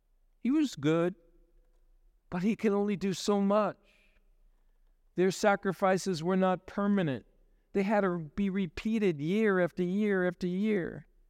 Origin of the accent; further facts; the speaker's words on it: New York, United States; now in Denver, United States; back to my hometown in New York